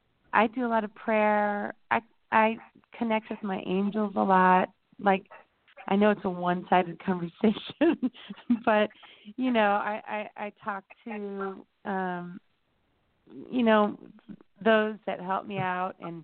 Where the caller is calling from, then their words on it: Indianapolis, Indiana, United States; I'm from Indianapolis.